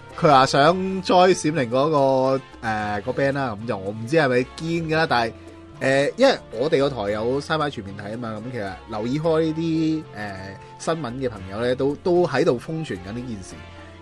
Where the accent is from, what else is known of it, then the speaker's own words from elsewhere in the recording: Fujian, China; 我识福建话，我福建人嚟噶